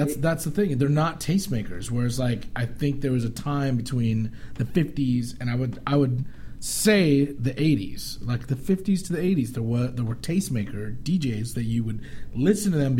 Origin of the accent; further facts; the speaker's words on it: St. John's, Newfoundland and Labrador, Canada; Yeah, I was born in St. John's, Newfoundland. I'm a Newfie.